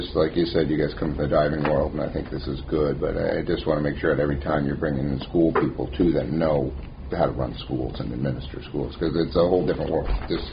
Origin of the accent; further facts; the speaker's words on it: Pacific Northwest, United States; now in Arizona, United States; I grew up in the Northwest, so I knew the diving school up there up in Seattle for a lot of years